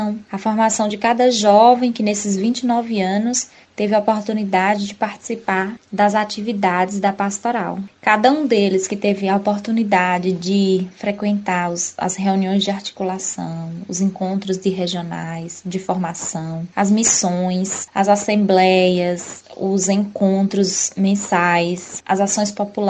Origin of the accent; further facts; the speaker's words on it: Campo Formoso, Bahia, Brazil; Nós somos jovens, em sua maioria, nós somos do interior de Campo Formoso